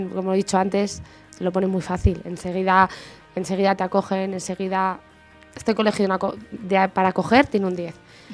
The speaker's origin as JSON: {"language": "Spanish", "town": "Burgos", "region": "Castile and León", "country": "Spain", "said": "Bueno, vengo de Burgos, como todo el mundo"}